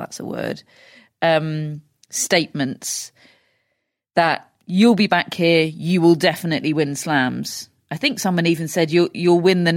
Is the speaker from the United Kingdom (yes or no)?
yes; United Kingdom; I'm British. I don't follow baseball.